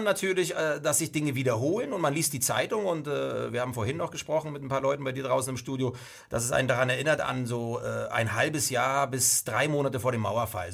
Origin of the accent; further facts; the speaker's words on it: East Germany, Germany; Ich komme aus der DDR